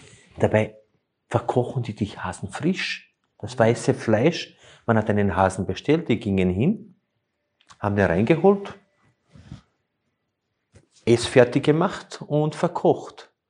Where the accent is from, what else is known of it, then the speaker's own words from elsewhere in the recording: Slovenia; moved away; ich komme ja ursprünglich aus Slowenien